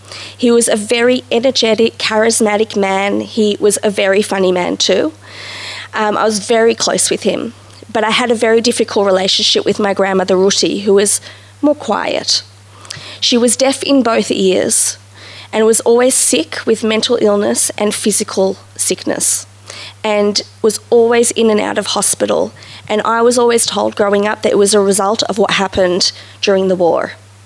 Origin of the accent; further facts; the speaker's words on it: Poland; English is a second language; So you're probably asking, why did I come from Poland all the way here